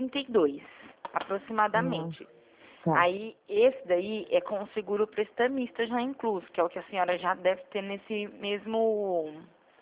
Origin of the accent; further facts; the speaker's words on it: Presidente Prudente, São Paulo, Brazil; Eu sou de Prudente.